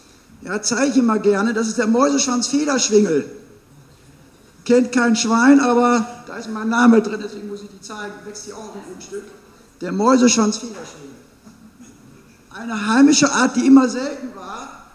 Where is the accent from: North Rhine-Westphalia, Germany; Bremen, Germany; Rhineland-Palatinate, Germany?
Bremen, Germany; bei uns in Norddeutschland, ich komme aus Bremen